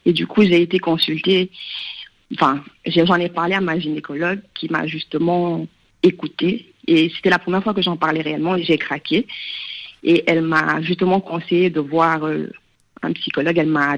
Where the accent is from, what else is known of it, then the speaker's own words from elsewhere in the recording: Guinea; En fait, je suis guinéenne aussi et j'ai 23 ans aujourd'hui.